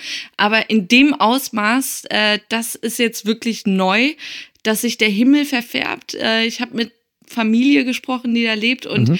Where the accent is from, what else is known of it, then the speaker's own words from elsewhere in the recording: Tehran, Tehran Province, Iran; Und ich komme zufällig aus der Stadt mit der generell schlimmsten Luft, Teheran